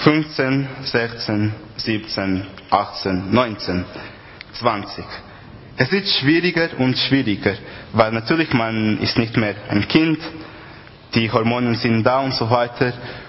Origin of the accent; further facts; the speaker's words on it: Portugal; German is a second language; Wir haben bei uns in Portugal, ich weiß nicht, wer von euch kennt, Youth in Mission, also diesen Kongress. Aber wir haben etwas Ähnliches in Portugal.